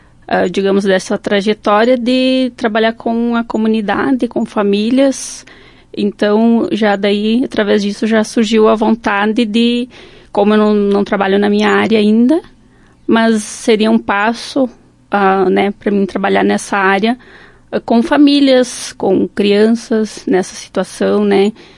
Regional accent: Caseiros, Rio Grande do Sul, Brazil; now in Lagoa Vermelha, Brazil; Sou natural de Lagoa Vermelha, mas morei até os 12, 13 anos em Caseiros. Meus pais atualmente moram em Caseiros e eu moro aqui.

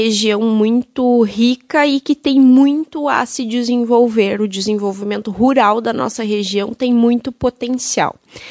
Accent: Fontoura Xavier, Rio Grande do Sul, Brazil; Bom, eu, como sou da região aqui de Soledade, sou natural de Fontoura Xavier, onde resido com a minha família.

